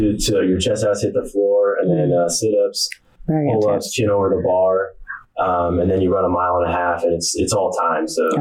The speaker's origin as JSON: {"language": "English", "town": "Muskegon", "region": "Michigan", "country": "United States", "said": "I'm from Muskegon, Michigan. I originally joined the Navy back in 2000."}